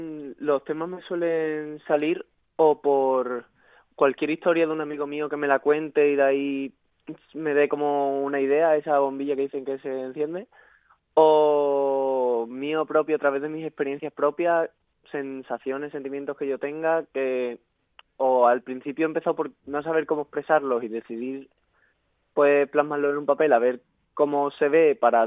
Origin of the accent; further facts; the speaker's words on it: Cádiz, Andalusia, Spain; porque siempre intento como traerlo a mi tierra